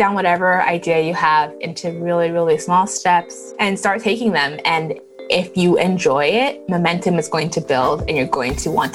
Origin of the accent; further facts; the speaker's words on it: Canada; also born or lived in Lagos, Nigeria; So I was born in Nigeria in Lagos and left when I was pretty young. We moved to Canada. And while in Canada, we moved around to different cities.